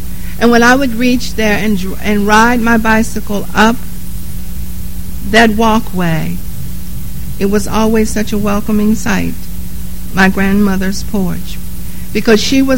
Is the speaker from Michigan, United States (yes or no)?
no; Nashville, Tennessee, United States; I grew up in Nashville, as I told you earlier. And the Nashville that I grew up in was a segregated city.